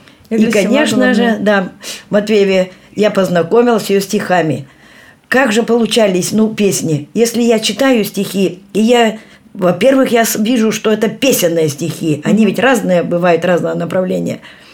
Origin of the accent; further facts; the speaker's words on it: Novoselovo, Kostroma Oblast, Russia; born there; Я родилась в Парфеневском районе, поселок Новоселово.